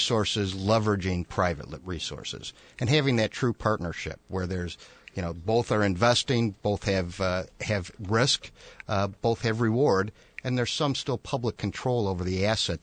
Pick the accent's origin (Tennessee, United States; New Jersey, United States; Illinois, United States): Illinois, United States; McHenry; I'm from McHenry originally, just barely south of where this is.